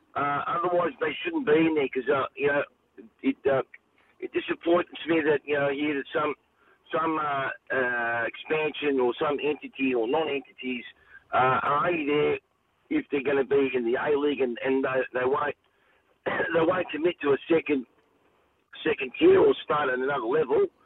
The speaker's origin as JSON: {"language": "English", "country": "Australia", "said": "It just made you feel proud as an Australian, representing football of that day."}